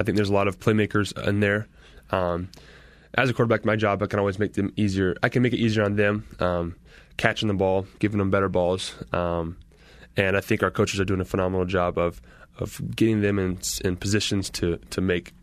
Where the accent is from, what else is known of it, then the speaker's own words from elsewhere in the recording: Seattle, Washington, United States; growing up in Seattle and working out with all those same guys through high school